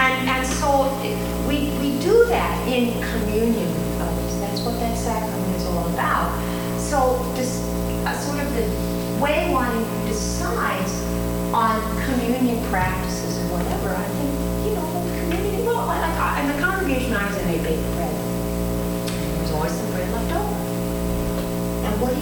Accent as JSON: {"language": "English", "region": "East Coast", "country": "United States", "tie": "born or raised there", "said": "I grew up on the East Coast, and I went to Gettysburg Seminary."}